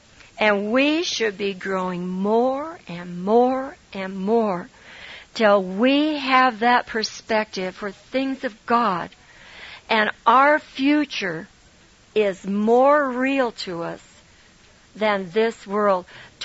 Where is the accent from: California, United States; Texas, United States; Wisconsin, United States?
California, United States; I'm a Californian and all this. And we can get by with a lot if you are from California because they think we're kind of crazy anyhow.